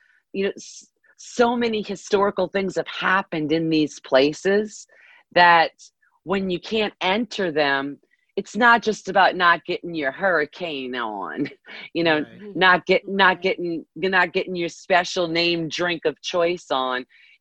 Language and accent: English; New Orleans, Louisiana, United States; And I'm born and raised in New Orleans. My mom, my grandparents, I go back in New Orleans for generations. So I am, for better or worse, what a New Orleans person sounds like.